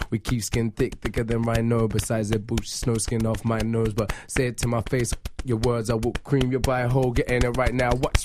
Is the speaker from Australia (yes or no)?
yes; Australia; born there; Genetics-wise, I'm from Nigeria. My pops is from Nigeria, and I was born in Australia, and now I'm bouncing around the world